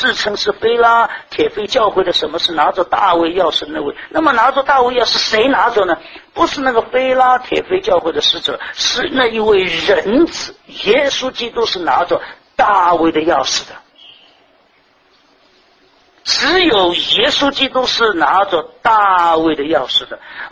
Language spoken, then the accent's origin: Chinese; China; 英文这个 true 我们中国人很难翻的